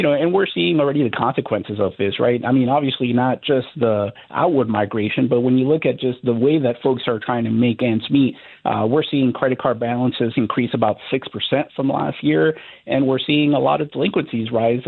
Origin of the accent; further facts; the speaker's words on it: Miami, Florida, United States; now in New Orleans, United States; I'm actually originally from Miami, Florida.